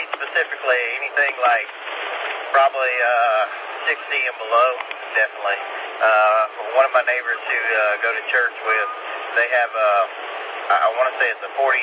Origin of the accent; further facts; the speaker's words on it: Junction City, Tennessee, United States; We're actually from Junction City, Tennessee. And, Elizabethan area, Tennessee.